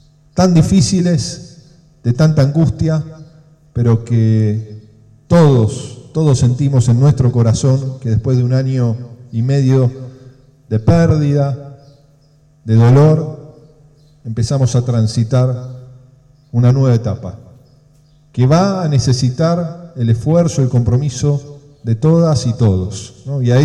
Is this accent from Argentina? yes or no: yes; Argentina; como argentino se me inflaba el pecho